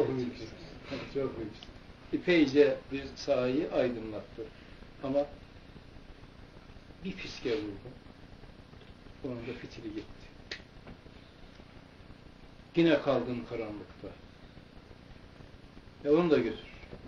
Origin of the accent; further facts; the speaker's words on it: Erzurum, Turkey; Bir çocukken Erzurum'da çocuksunuz orada geçti. Kışta zemheri kok kömürü yakardık sobalarda.